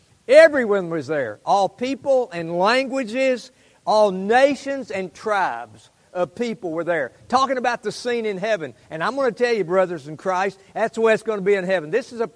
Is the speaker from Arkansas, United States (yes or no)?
yes; Mount Ida, Arkansas, United States; I grew up in Mount Ida, Arkansas, and I didn't hear bad words all the time at my house or anything like